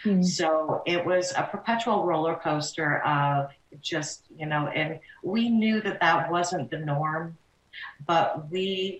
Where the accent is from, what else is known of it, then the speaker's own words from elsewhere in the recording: Toronto, Ontario, Canada; so many of the people that I grew up in Toronto with didn't have that opportunity.